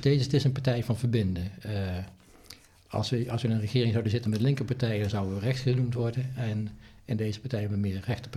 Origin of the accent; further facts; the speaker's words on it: Nijmegen, Gelderland, Netherlands; moved away as an adult; also born or lived in Central America / Southern Africa; geboren en getogen in Nijmegen. Dat is misschien nog wel een beetje te horen. Daarna een tijd in Wageningen gezeten, gestudeerd en van daar naar het buitenland vertrokken.